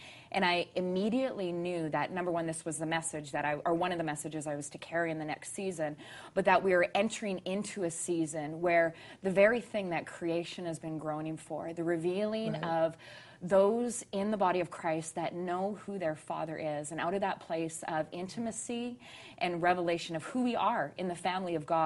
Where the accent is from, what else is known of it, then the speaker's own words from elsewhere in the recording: Canada; even though I'm Canadian.